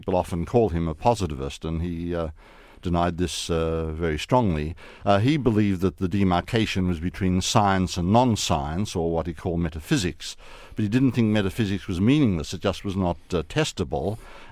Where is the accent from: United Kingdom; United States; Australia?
Australia; And being an Australian, of course, I know that there are black swans.